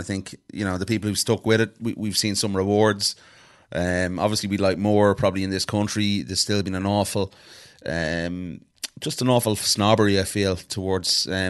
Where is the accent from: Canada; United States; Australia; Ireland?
Ireland; as an Irish person in the UFC